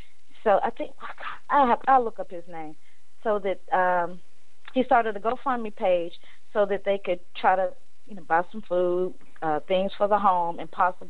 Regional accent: Memphis, Tennessee, United States; Back in my hometown in Memphis, there was a young man.

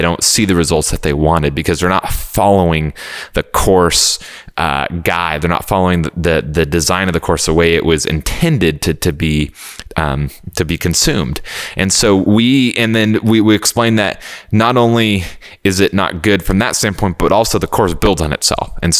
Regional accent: California, United States; I relocated from Texas back to California, where I'm from.

